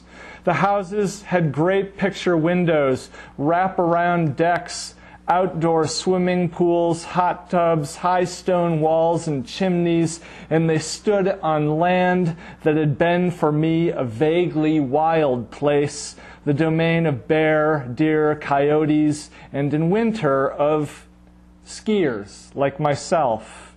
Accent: Aspen, Colorado, United States; It's about something that I saw when I was in my hometown in 2002. I grew up in Aspen, Colorado. And I was back there for my mother's funeral in 2002.

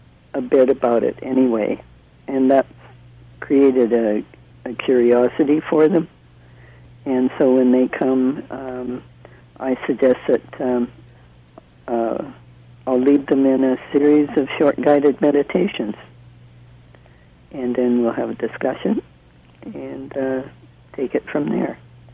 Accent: Moose Jaw, Saskatchewan, Canada; born there; because I'm not born in Tibet. I was born in Moose Jaw. I was a ski instructor for a long time

